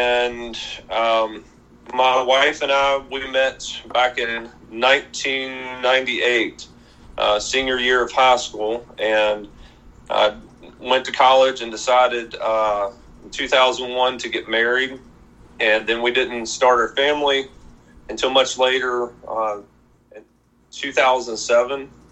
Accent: Virginia, United States; So I grew up here in Southwest Virginia

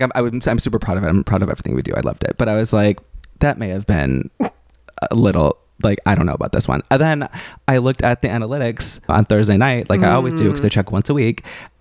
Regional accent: Wisconsin, United States; It needs to be all-wheel. I'm from Wisconsin. I regret nothing

